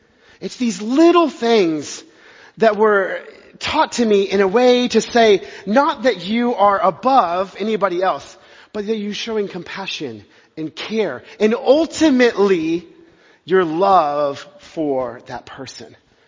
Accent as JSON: {"language": "English", "region": "Texas", "country": "United States", "tie": "born or raised there", "said": "there's something in the South. I grew up in Texas"}